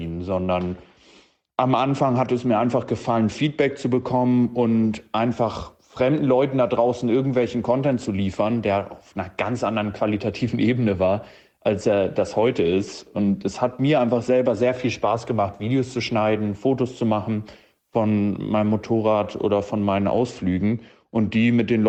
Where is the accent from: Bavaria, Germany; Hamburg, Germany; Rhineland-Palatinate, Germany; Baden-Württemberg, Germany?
Hamburg, Germany; 27 Jahre alt und ich komme aus Hamburg.